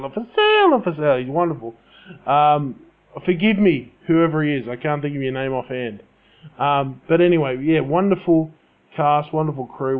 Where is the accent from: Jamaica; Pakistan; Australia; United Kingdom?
Australia; I mean, I'm Australian, just in case you can't tell by my accent.